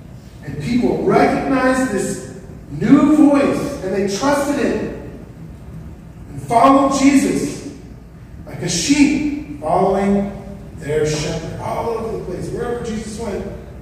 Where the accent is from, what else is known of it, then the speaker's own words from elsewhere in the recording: California, United States; I'm from Southern California, the hotbed of these churches, a lot of really famous pastors.